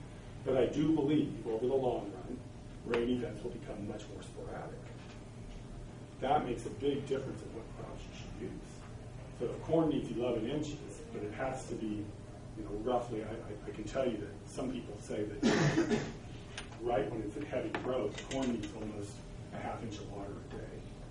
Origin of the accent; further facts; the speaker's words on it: Nebraska, United States; I grew up in Nebraska again, which became the number one most heavily irrigated state.